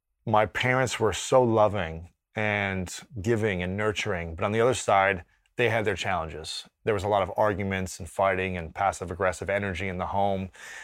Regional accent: Ohio, United States; And that was very challenging growing up in Ohio as a straight man.

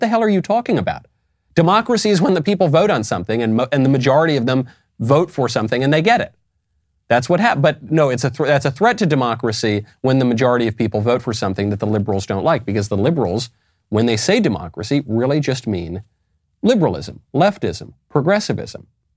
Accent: United States; I get a say because I'm an American citizen. We get a say in how our country is governed.

